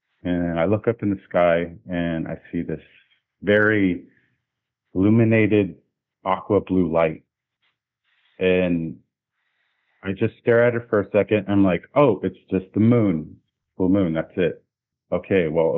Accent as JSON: {"language": "English", "town": "Lake Tahoe", "country": "United States", "said": "I'm originally from Lake Tahoe, so I relate to it because it's special to me."}